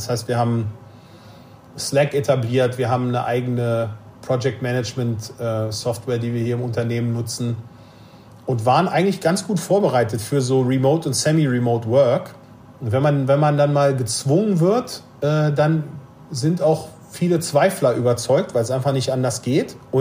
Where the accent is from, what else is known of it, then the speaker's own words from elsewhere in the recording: Hannover, Lower Saxony, Germany; ich bin ja zwar in Hannover groß geworden, aber hohen Mietpreisen für Wohnungen geschuldet, auch als Kind schon auf dem Land, in der Nähe von Hemmingen-Westerfeld, in einem sehr, sehr kleinen, beschaulichen Dorf.